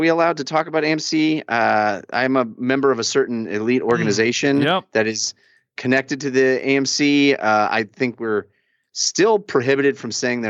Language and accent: English; California, United States; now in Los Angeles, United States; I grew up in the Bay Area, grew up in the 80s and 90s when the 49ers were amazing. I grew up loving that team. And then I moved to Los Angeles